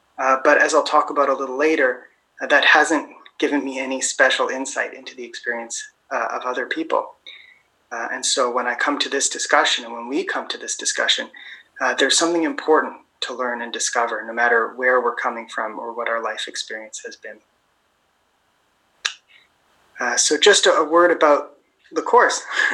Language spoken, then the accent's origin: English; Calgary, Alberta, Canada; I grew up in Mokinstis, called Calgary, which is on Treaty 7 territory, and those are the lands of the Niitsitapi people, the Blackfoot Confederacy.